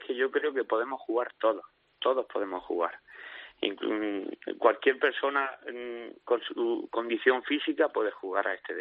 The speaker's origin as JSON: {"language": "Spanish", "region": "Region of Murcia", "country": "Spain", "said": "Hombre, sí, yo soy murciano"}